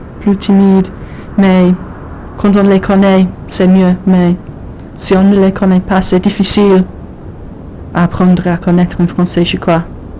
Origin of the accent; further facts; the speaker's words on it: England, United Kingdom; French is a second language; Les Français savent tout de suite que je suis anglais.